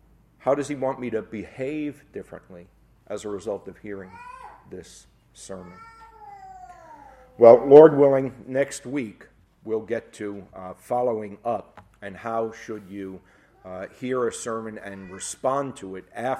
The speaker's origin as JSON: {"language": "English", "town": "New York City", "region": "New York", "country": "United States", "tie": "born or raised there", "said": "I grew up in the Bronx, not far from the 4 train, which in the Bronx is an elevated train."}